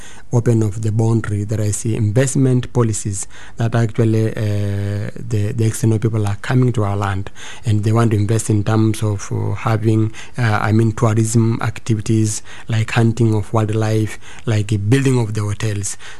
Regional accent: Arusha, Tanzania; I come from Tanzania. I'm particularly living in one of the districts called Ngorongoro area in northern Tanzania.

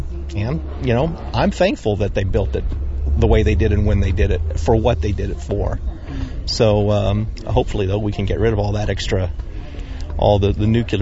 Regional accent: California, United States; No, originally? I was from California.

